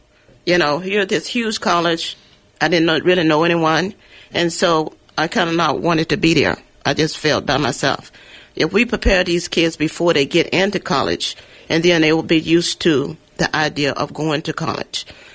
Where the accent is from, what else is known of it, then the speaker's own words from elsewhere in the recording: Arkansas, United States; Well, Elaine, you know, I went back to my hometown in Arkansas for a funeral in October.